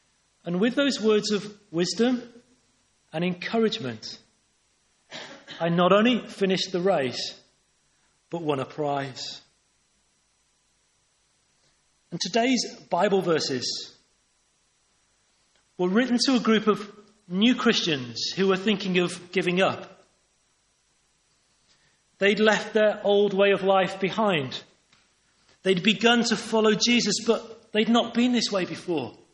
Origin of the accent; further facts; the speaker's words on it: Llangollen, Wales, United Kingdom; It was in my hometown of Llangollen.